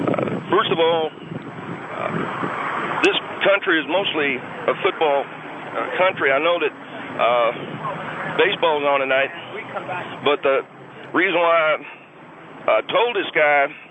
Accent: Illinois, United States; I come from Illinois to be with my family and visit some friends out here.

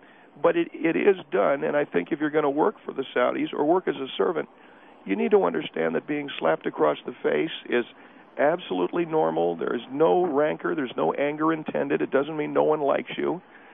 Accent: California, United States; All right. Well, we did when I was growing up. I grew up in Marin County, California. My father worked for an oil company.

